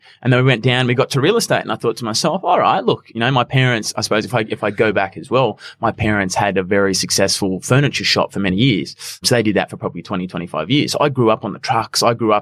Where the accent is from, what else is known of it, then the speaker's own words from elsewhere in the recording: Cronulla, New South Wales, Australia; I'm a Shire boy originally. I come from Cronulla, Alfords Point, Menai Way.